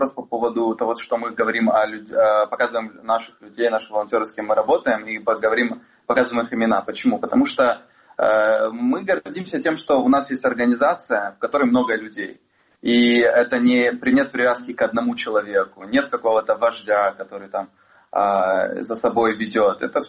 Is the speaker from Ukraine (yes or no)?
yes; Crimea, Ukraine; now in Kyiv, Ukraine; Мы сами живем в Киеве, и мы сами переехали из Крыма, да?